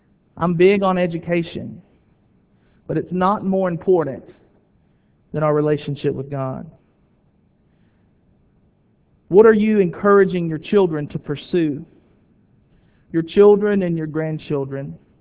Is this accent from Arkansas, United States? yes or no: yes; Willisville, Arkansas, United States; I was raised in Willisville, Southwest Arkansas, way southwest, the middle of nowhere, Arkansas. Went to a very small school. I graduated with 43 people.